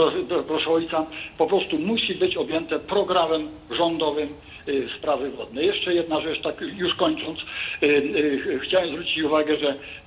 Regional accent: Sieradz, Łódź Voivodeship, Poland; ja tutaj właśnie jestem z Sieradza, sieradzkiego, gdzie główny właściwie bardzo duża produkcja i rolna, warzywna, ziemniaki i tak dalej.

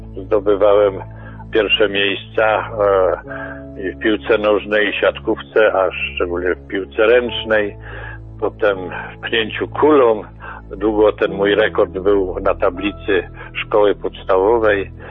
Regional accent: Mysłowice, Silesian Voivodeship, Poland; to w swojej właściwie miejscowości, bo jestem z Wesołej, to jest Mysłowice Wesoła

